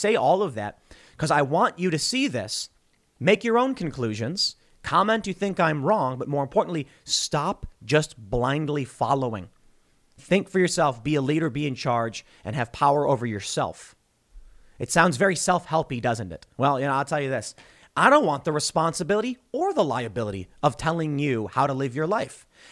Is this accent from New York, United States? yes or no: no; Chicago, Illinois, United States; So I'm from Chicago.